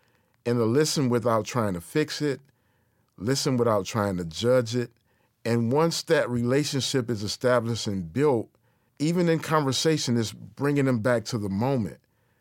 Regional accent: Detroit, Michigan, United States; native Detroit in my hometown.

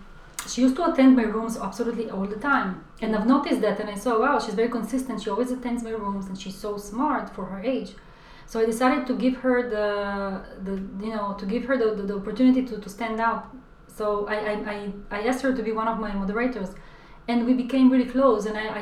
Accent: Israel; growing up in Israel, I was very, most of my life I was very skinny.

